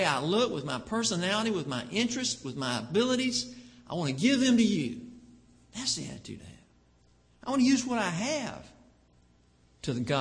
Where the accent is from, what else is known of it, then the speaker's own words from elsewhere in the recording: Augusta, Georgia, United States; Why I grew up in Augusta, Georgia.